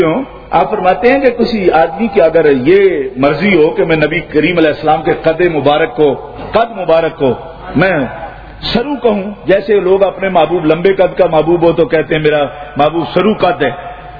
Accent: Mandi Bahauddin, Punjab, Pakistan; ہمارے علاقہ گجرات، میرا علاقہ ہے پنجاب میں، منڈی بہت دین کا رہنے والا ہوں میں،

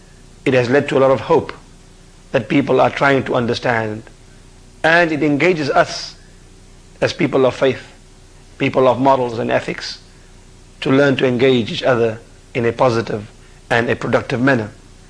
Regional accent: South Africa; now in Los Angeles, United States; I'm from South Africa formerly and based here in Los Angeles for the past 3.5 years.

